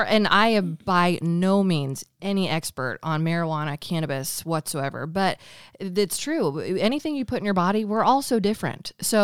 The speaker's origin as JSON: {"language": "English", "region": "Kansas", "country": "United States", "tie": "born or raised there", "said": "growing up in Kansas, and I was born in 1983, I'm 38 years old."}